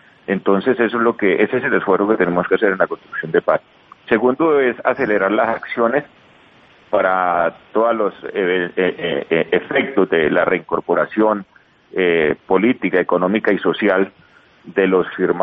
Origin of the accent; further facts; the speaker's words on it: Colombia; somos colombianos y que tenemos una identidad